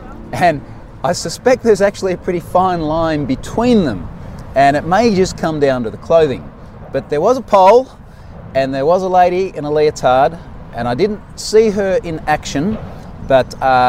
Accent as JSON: {"language": "English", "town": "Gold Coast", "region": "Queensland", "country": "Australia", "tie": "born or raised there", "said": "I did actually do a talk at Microsoft Ignite on the Gold Coast back in my hometown on Tuesday."}